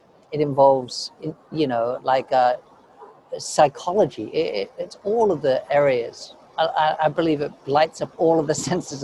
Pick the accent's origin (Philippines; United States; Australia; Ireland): Australia; none of the characters actually relate directly to me as a young Asian male growing up in Australia or whatever.